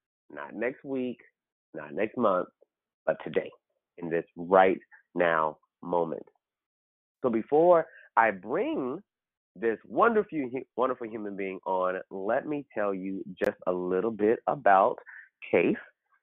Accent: Oklahoma, United States; I'm from Oklahoma. So when you're brought from Oklahoma, you speak when you enter a room.

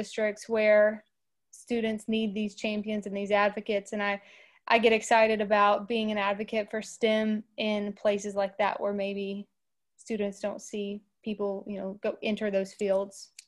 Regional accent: Kentucky, United States; I was born in 1992, and I am from Kentucky.

